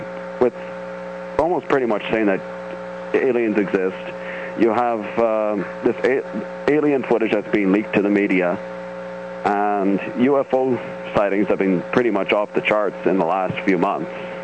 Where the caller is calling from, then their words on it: Iroquois Falls, Ontario, Canada; from Iroquois Falls, Ontario.